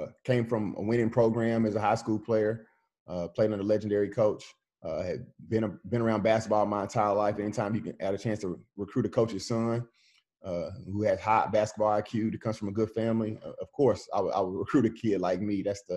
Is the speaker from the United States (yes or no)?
yes; Memphis, Tennessee, United States; now in Nashville, United States; You know, I am from Memphis. You know, I'm a big-time Penny Hardaway fan, and I had all his shoes and his jerseys and stuff like that. So he was my favorite player. So when I moved to Nashville from Memphis